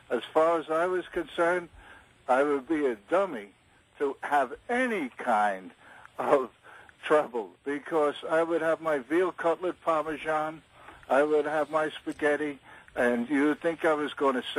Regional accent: Brooklyn, New York, United States; All right. I'm from Greenpoint, Brooklyn.

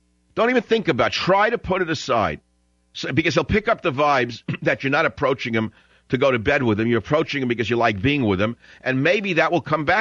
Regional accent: New York, United States; So it's like, you know, Cuban style that I grew up on in New York.

